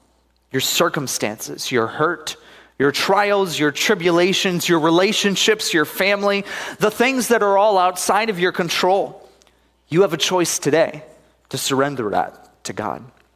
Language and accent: English; Northeast, United States; I'm here from the Northeast, so there wasn't really anything until I met Pastor Eric